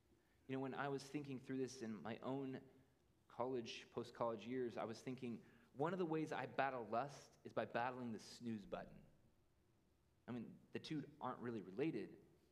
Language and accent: English; Idaho, United States; also born or lived in Oregon; I was born in Oregon, and I grew up in Idaho.